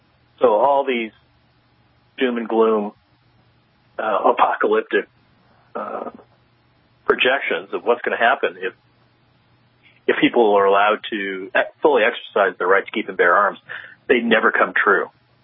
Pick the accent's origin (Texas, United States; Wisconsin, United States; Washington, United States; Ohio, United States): Texas, United States; Austin; Let's take, for instance, the University of Texas, right here in my hometown.